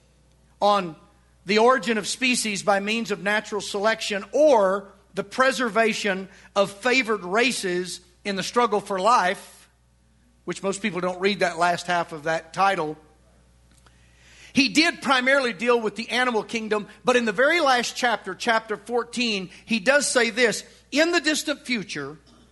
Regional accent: Arkansas, United States; I grew up in Western Arkansas. We were not racist, but I will admit to you that in the time and the place in which I grew up, there were racist overtones.

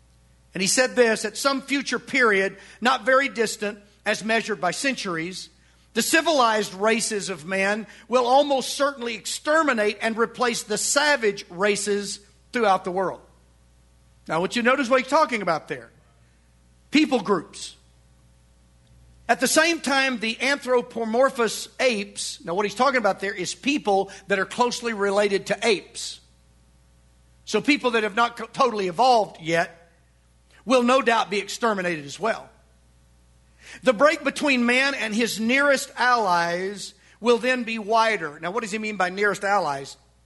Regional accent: Arkansas, United States; I grew up in Western Arkansas. We were not racist, but I will admit to you that in the time and the place in which I grew up, there were racist overtones.

